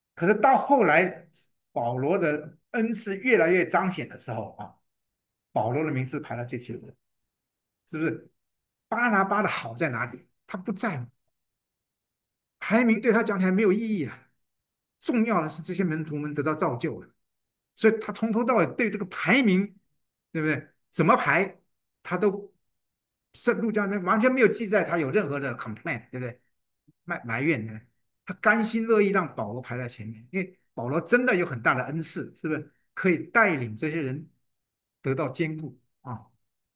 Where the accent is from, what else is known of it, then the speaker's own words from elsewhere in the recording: China; 我们中国人讲说忠勇之道不容易啊